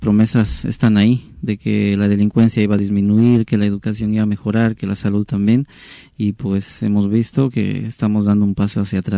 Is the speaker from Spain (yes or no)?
no; Guatemala; nosotros como guatemaltecos hasta cierto punto culpamos